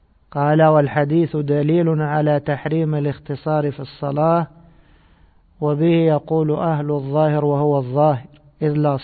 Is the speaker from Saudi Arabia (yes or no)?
no; Cairo, Cairo Governorate, Egypt; ونحن عندنا في القاهرة القنطرة شرق والقنطرة غرب